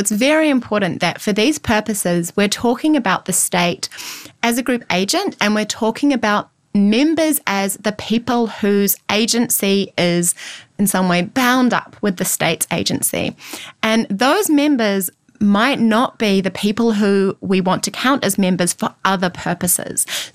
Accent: New Zealand; now in Australia; So I'm a New Zealander. I don't have the right to vote in Australia. I'm not yet a citizen.

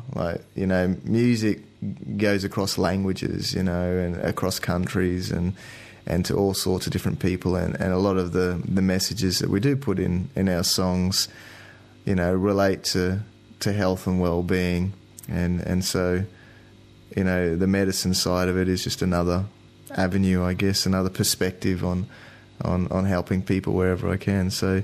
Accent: Queensland, Australia; because I grew up in Queensland

